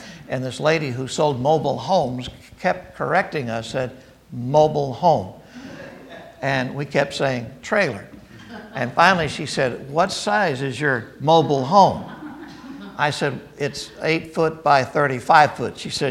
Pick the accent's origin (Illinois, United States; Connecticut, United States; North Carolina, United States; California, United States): Illinois, United States; I said, Lord, I've had enough of the cold and the snow. I grew up in Illinois.